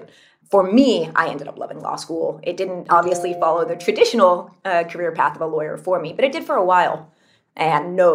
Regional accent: California, United States; I grew up in California.

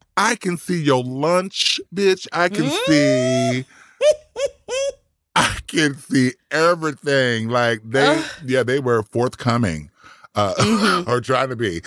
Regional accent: Compton, California, United States; You know I'm from Compton, right? You do know that.

